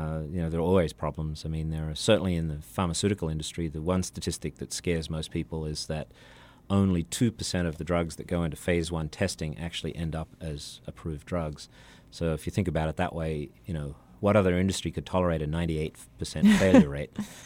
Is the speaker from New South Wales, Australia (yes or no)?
yes; Sydney, New South Wales, Australia; now in United States; I'm from Sydney.